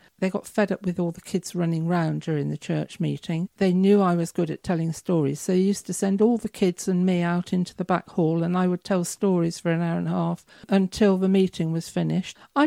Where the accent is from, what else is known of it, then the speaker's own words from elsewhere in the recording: Leicester, East Midlands, United Kingdom; also born or lived in Exeter / Newcastle; Then when Dad left, I was five, and he got a job in Leicester, and we moved house to Leicester.